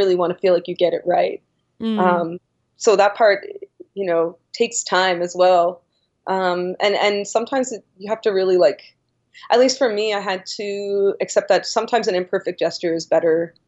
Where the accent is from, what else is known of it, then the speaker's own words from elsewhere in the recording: Toronto, Ontario, Canada; born there; I was born in Toronto. I live in Montreal, fairly northern as far as North America goes, although certainly not the furthest north.